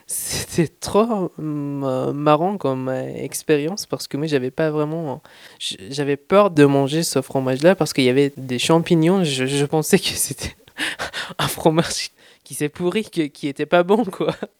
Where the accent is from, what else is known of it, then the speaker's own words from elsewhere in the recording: Iran; now in France; Quand je suis sorti d'Iran, je sentais que c'était un peu à la mode. Et quand je suis arrivé en France, je me trouvais avec une nouvelle culture